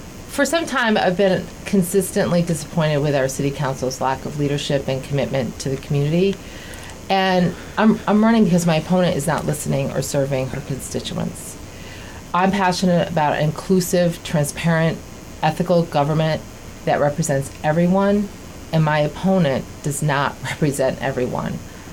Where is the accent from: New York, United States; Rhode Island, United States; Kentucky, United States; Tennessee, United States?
New York, United States; I grew up in the Capital District. I actually am a graduate of Shaker High School and have lifelong friends from high school. I have lived here my whole life.